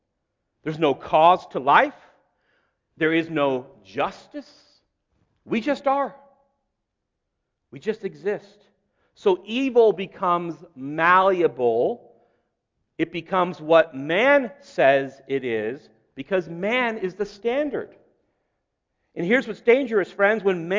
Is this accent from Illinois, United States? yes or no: yes; Illinois, United States; I grew up in the Midwest, grew up outside of Chicago, and they would put salt on the roads